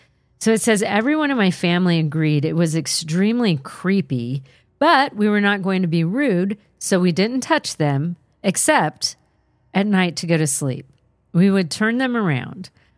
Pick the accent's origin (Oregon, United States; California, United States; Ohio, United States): California, United States; I'm from Southern California, but this one time was my one trip to Canada visiting extended family.